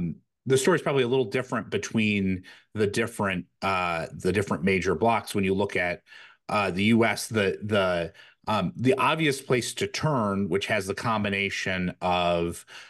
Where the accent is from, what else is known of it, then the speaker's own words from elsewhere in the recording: Detroit, Michigan, United States; I'm reminded as a kid growing up in Detroit right around 1990